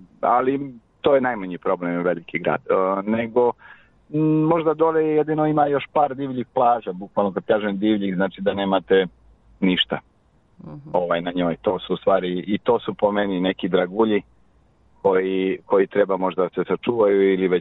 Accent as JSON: {"language": "Serbian", "town": "Budva", "country": "Montenegro", "moved": "as an adult", "lives_now": "Belgrade, Serbia", "said": "Iz Budve."}